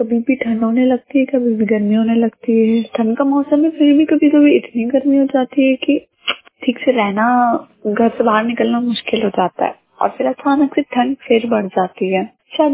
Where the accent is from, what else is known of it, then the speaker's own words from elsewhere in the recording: Indore, Madhya Pradesh, India; और मैं इंदौर से हूँ।